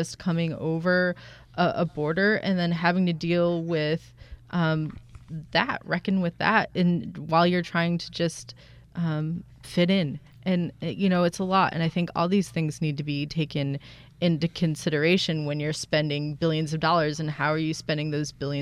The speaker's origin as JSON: {"language": "English", "country": "India", "second_language": "English", "moved": "yes", "said": "And I am speaking as an Indian naturalized citizen woman, a young person."}